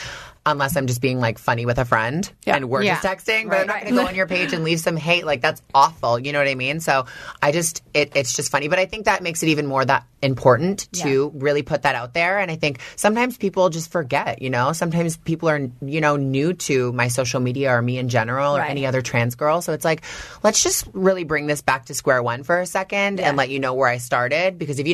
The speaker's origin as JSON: {"language": "English", "town": "Toronto", "region": "Ontario", "country": "Canada", "tie": "born or raised there", "said": "I grew up in Canada, in Toronto, like, in the suburbs."}